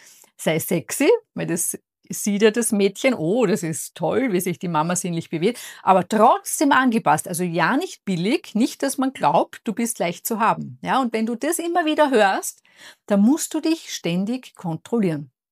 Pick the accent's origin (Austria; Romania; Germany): Austria; Lower Austria; ich komme zwar ursprünglich aus Niederösterreich